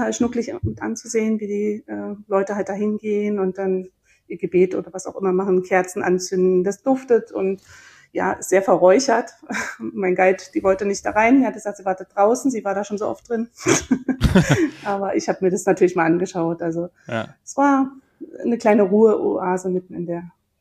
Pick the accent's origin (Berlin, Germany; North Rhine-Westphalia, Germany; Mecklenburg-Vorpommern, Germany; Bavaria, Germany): Berlin, Germany; wir kommen zwar aus Berlin hier